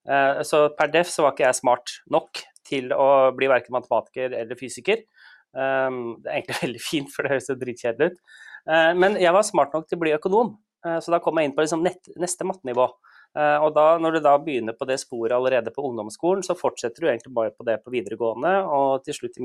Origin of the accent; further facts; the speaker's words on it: Japan; also born or lived in United States; Jeg vokste delvis opp i Japan med Power Rangers og Godzilla. Født i USA